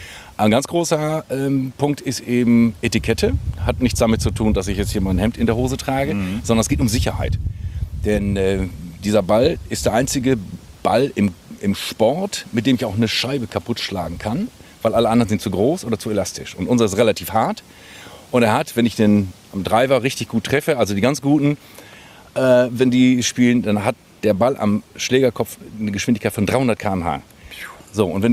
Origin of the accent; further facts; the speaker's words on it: Bielefeld, North Rhine-Westphalia, Germany; born there; now in Langeoog, Germany; Also ich bin in Bielefeld geboren, also im Vorort von Bielefeld, also es ist schon Bielefeld, ja?